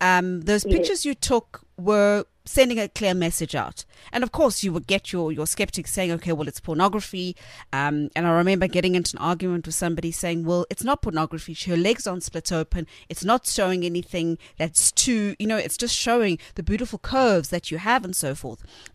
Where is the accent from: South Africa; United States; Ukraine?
South Africa; also growing up in South Africa, the 80s and 90s